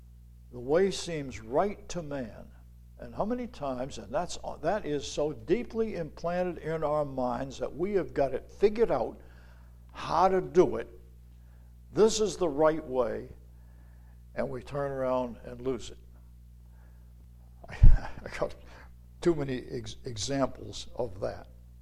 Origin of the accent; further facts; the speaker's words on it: Greenland, New Hampshire, United States; I was raised down in the Portsmouth area in Greenland.